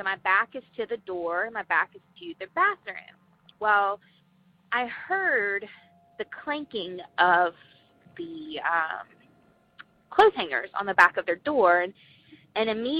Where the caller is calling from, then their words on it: Georgia, United States; I'm calling from Georgia.